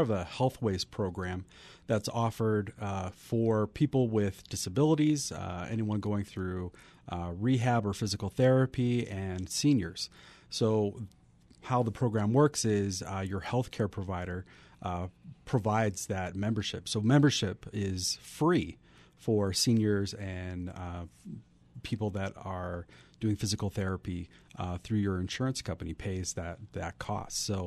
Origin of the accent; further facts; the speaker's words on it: California, United States; also born or lived in Utah / Washington / Minnesota / New York; I'm a mutt of culture. I'm originally from California, but we've lived in Utah and Washington and Minnesota and New York and we love the Mountain West, and we're just so glad to be here.